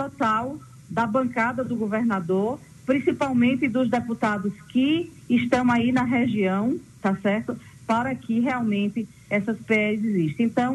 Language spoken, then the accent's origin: Portuguese; Rajada, Pernambuco, Brazil; born there; Ela pega ali após Rajada, que é o nosso distrito onde eu nasci, e graças a Deus, depois de casada, voltei a morar lá.